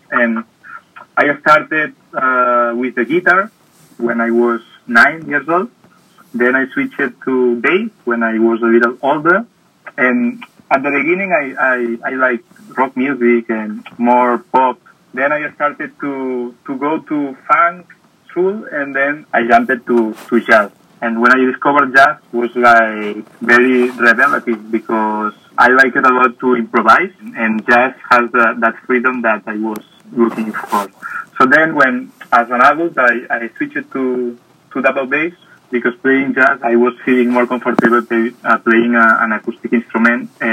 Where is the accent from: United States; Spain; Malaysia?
Spain; Barcelona, Catalonia; English is a second language; I came back to Barcelona. It's my hometown. I was born here.